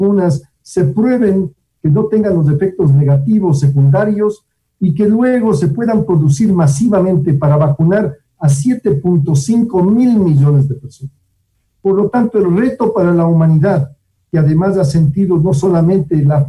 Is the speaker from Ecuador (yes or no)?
yes; Ecuador; mi deseo como persona y como ecuatoriano es que estén disponibles para nosotros